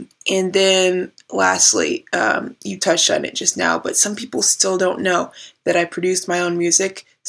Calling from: Los Angeles, California, United States; Phoning in from Los Angeles.

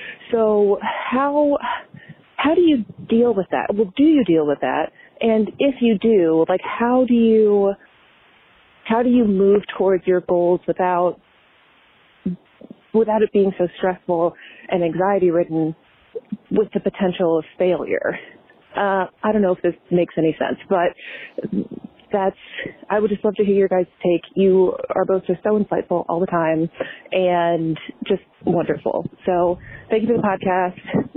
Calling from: Maryland, United States; I'm calling from Maryland, and I am absolutely obsessed with your podcast.

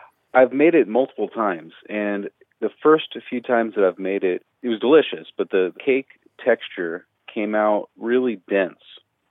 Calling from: Fresno, California, United States; Fresno, California.

